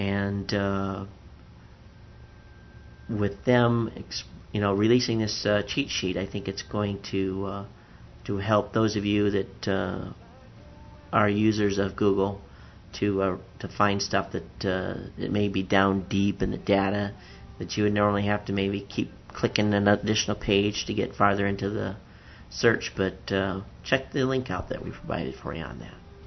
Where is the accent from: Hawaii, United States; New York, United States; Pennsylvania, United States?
Hawaii, United States; Now, I'm from Hawaii. We never change our time.